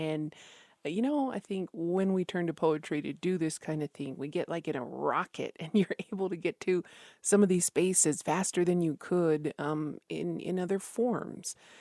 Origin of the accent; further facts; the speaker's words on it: Isleta Pueblo, New Mexico, United States; from Masleto Pueblo.